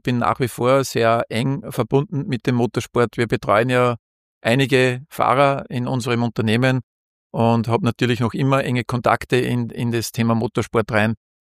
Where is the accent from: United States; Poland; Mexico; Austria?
Austria; Losenstein, Upper Austria; also born or lived in Linz; ich bin in Linz aufgewachsen, ich bin eigentlich im Ennstal aufgewachsen, bis zur 4. Klasse Volksschule in Losenstein. Das ist in der Nähe von Steyr. Und bin dann nach der Volksschule nach Linz gekommen, ins Aloysianum.